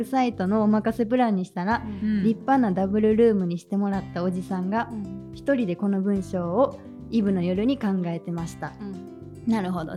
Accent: Niigata, Japan; 僕は新潟の人間なので、

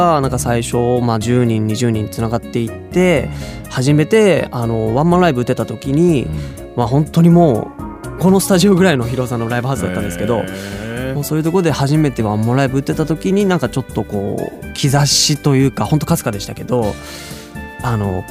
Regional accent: Osaka, Japan; 地元の大阪駅

